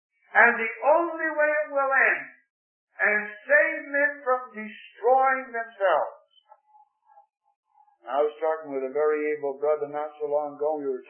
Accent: Chicago, Illinois, United States; I was born and raised in Chicago. I go back to that city now

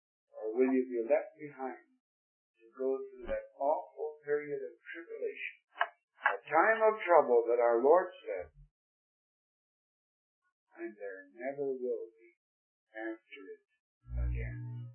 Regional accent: Chicago, Illinois, United States; I was born and raised in Chicago. I go back to that city now

